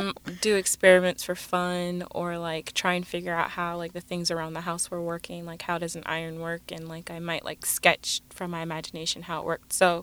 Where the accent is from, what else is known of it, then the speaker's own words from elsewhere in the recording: Florida, United States; Yeah, so I'm originally from Florida.